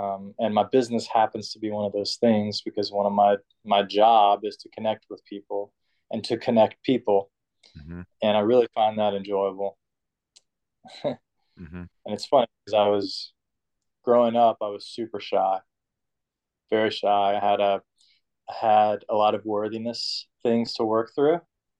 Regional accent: Lake Charles, Louisiana, United States; But I grew up in Louisiana in a small town called Lake Charles. And I grew up in a Southern Baptist church

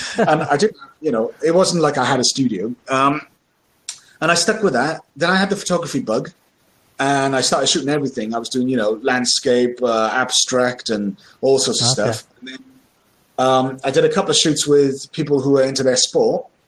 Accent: Berlin, Germany; also born or lived in Swansea, United Kingdom; now in United Kingdom; I was born in Swansea. And that's about it. As I lived in Germany for a while, I went to Berlin. I lived in Berlin and I went to school over there for 8 years when I was a kid. And I've been back in Britain since 1994.

